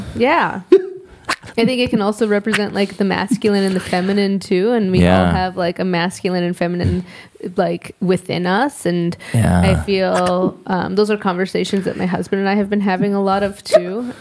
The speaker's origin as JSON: {"language": "English", "region": "Alaska", "country": "United States", "tie": "born there", "said": "I was born in Alaska, yes, but it's just not wasn't my path."}